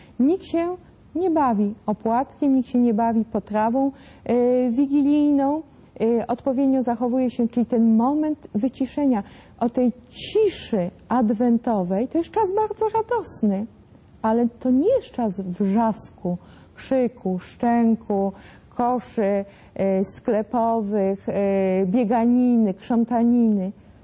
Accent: Greater Poland Voivodeship, Poland; Urodziłam się i wychowałam i wzrastałam w dwóch krainach geograficznych, historycznych i w dwóch obszarach kulturowych. Wielkopolska i Mazowsze. Mazowsze i Wielkopolska.

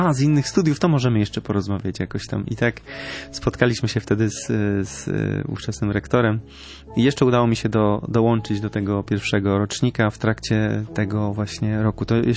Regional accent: Kielce, Świętokrzyskie Voivodeship, Poland; wróciłem do mojej rodzinnej miejscowości, to były Kielce, z Warszawy, niedaleko, pociągiem.

